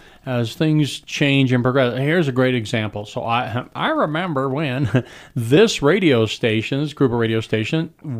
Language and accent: English; Golden, Colorado, United States; Well, and I grew up in Arvada Golden area, and Golden, Colorado had a URA